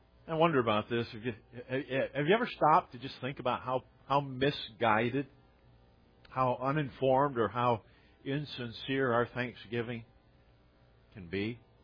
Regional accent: United States; It is true, because I'm an American, I have a whole lot of freedoms that a lot of other people don't have.

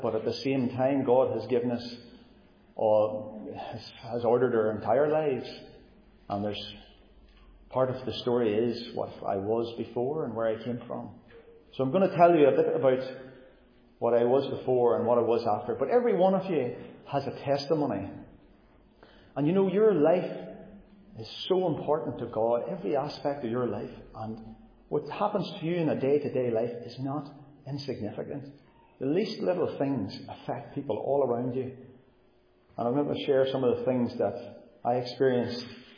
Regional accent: Cookstown, Northern Ireland, United Kingdom; I grew up in Cookstown. My parents were both saved folks.

